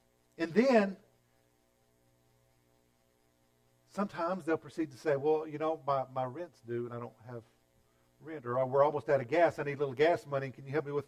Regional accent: Texas, United States; We call it manna because we're from East Texas.

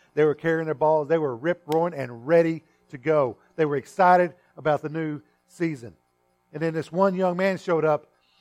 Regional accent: Texas, United States; especially in the where I grew up in the West Texas sun, where the sweat evaporated as fast as it came out.

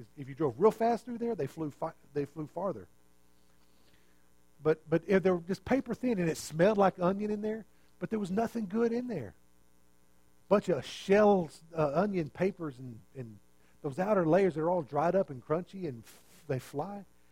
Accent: Fort Stockton, Texas, United States; We had a big building out when I was raised out in Fort Stockton.

